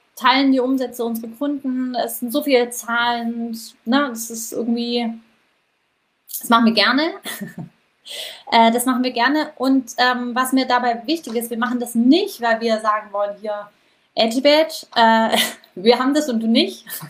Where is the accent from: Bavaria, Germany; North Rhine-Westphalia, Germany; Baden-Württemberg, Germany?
Baden-Württemberg, Germany; Ich komme aus dem Schwabenländle, habe ich auch schon erwähnt.